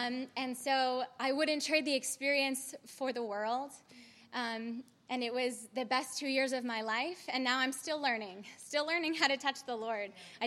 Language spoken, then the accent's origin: English; New York City, New York, United States; I grew up in New York City